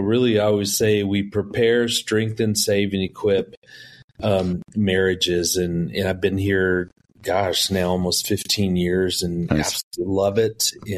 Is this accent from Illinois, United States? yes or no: yes; Chicago, Illinois, United States; also born or lived in Rockford; I was born in Rockford, lived in Chicago for the first 8 years of my life